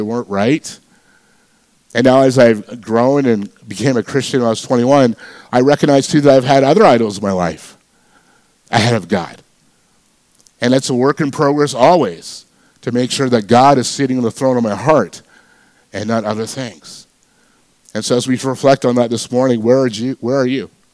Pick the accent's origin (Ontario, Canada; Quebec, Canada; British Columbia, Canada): British Columbia, Canada; Vancouver; When I was growing up in Vancouver, I didn't grow up as a Christian, and my parents and I were practicing Hindus.